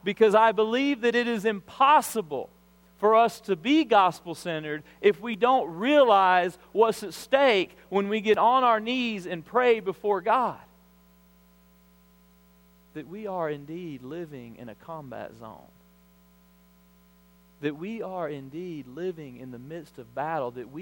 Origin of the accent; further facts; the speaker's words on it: Alabama, United States; Now, when I was growing up in South Alabama, I pretended to be an athlete.